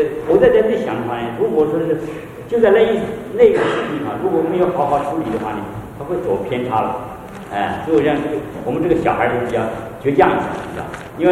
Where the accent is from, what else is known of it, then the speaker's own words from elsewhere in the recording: Taiwan; 因为那个我是台湾的